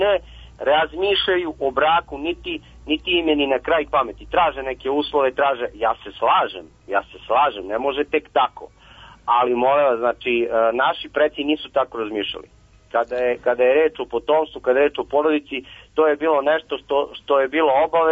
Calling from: Kragujevac, Šumadija, Serbia; iz Kragovca.

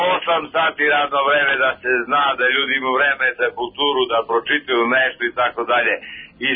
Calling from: Niš, Nišava District, Serbia; Na vezi iz Niša sam, 70 godina sam.

